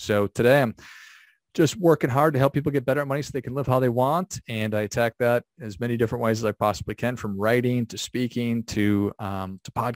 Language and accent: English; Minnesota, United States; I learned a lot growing up in Northern Minnesota, somehow became a tennis player